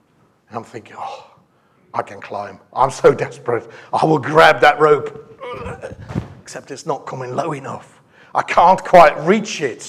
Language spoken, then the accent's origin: English; Netherlands; English is a second language; I'm from Holland originally, lived there, and that's where I was born.